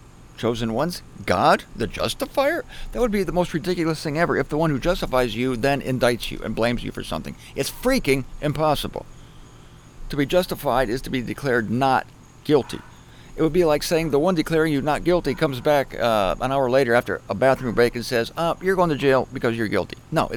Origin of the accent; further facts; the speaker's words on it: Canton, Ohio, United States; When I was a kid growing up in the Catholic Church, St. Joan of Arc Church in Canton, Ohio, I was called into the office a lot